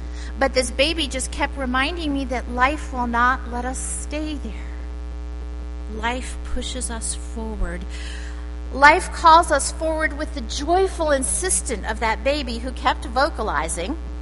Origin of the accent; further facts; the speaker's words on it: Philadelphia, Pennsylvania, United States; I grew up in Philadelphia. The associate conductor of the Philadelphia Orchestra lived in my town.